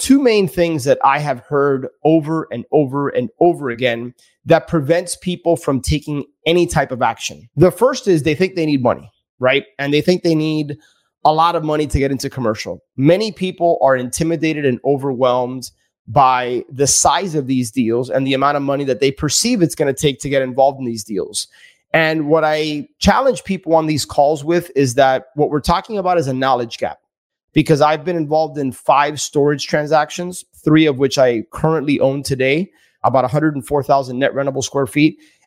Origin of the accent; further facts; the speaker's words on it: Miami, Florida, United States; I am not targeting big markets like Miami, which is where I live, born and raised in Miami.